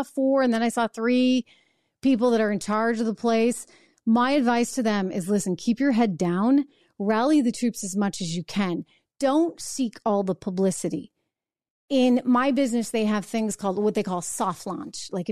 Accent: New Hampshire, United States; the state that I grew up in New Hampshire

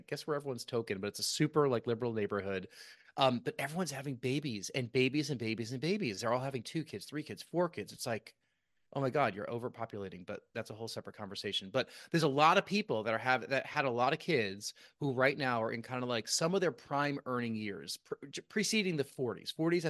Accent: New York, United States; my parents are in the same house I grew up in outside New York City

